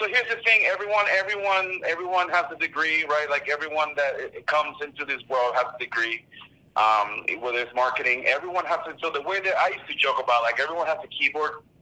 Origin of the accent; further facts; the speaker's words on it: Puerto Rico; It's an extension of everything I loved about growing up in Puerto Rico.